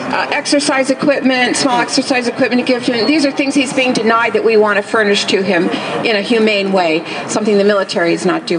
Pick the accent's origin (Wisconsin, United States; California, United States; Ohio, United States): California, United States; Berkeley; I'm out here from Berkeley, California.